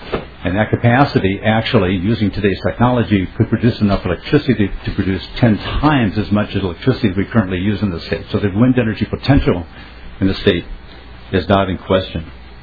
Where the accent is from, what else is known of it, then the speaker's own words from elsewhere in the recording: Minnesota, United States; I am from Minnesota.